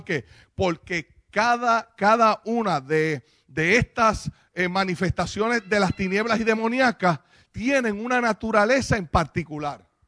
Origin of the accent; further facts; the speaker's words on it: Puerto Rico; yo vine desde Puerto Rico a decirte que no te vas a rendir